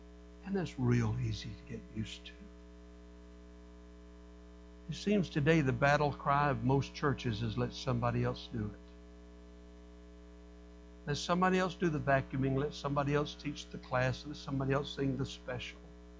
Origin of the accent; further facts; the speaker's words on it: Birmingham, Alabama, United States; also born or lived in Natchez, Mississippi; I was born and raised up in Birmingham. I went in the ministry up in Birmingham, and then I went to Natchez, Mississippi to pastor, and I pastored there for 8 years.